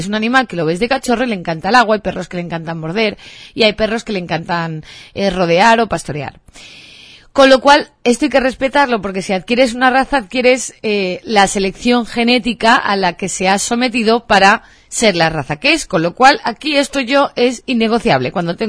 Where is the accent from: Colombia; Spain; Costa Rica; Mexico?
Spain; Catalonia; born there; Pero yo como soy charnega, porque soy medio gallega y medio andaluza, aunque nacida en Cataluña, pues en casa la verdad nunca hemos celebrado San Esteban